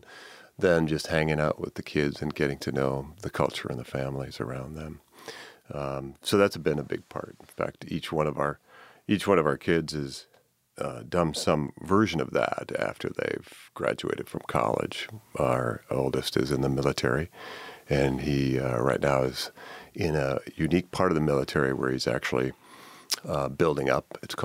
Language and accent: English; Milwaukee, Wisconsin, United States; now in Cincinnati, United States; been here since, well, it's almost over 20 years now. So we feel like this is about as much home as growing up in Milwaukee.